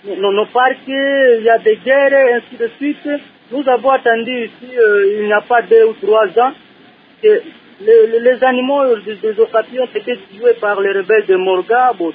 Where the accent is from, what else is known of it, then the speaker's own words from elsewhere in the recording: DR Congo; ici chez nous en RDC